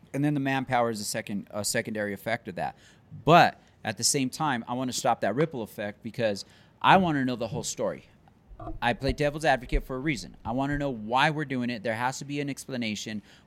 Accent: United States; As an American, I'm a little selfish.

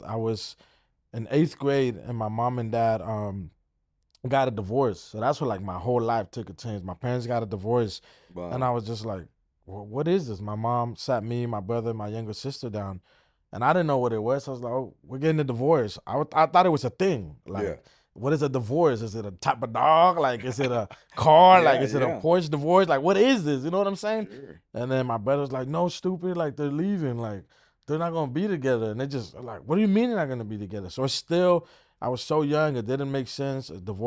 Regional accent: Oakland, California, United States; I was raised in Oakland my whole life.

